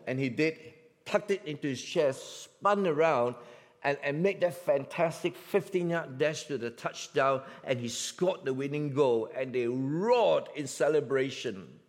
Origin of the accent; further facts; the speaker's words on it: Singapore; Now, I'm a Singaporean. I'm from Asia.